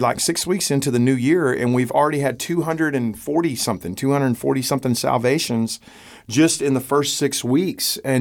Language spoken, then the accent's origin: English; Texas, United States; dude, I'm a Texan and proud of it